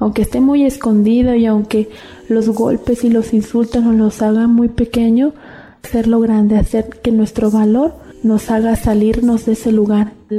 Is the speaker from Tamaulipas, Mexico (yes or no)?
no; Cosamaloapan, Veracruz, Mexico; born there; Tengo 21 años. Yo nací en Cosamaloapan, Veracruz.